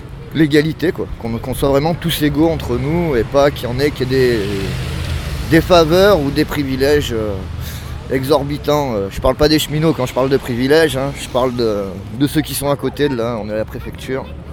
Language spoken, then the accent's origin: French; Tain-l'Hermitage, Auvergne-Rhône-Alpes, France; je suis de Tain-l'Hermitage, je suis chauffeur poids lourd.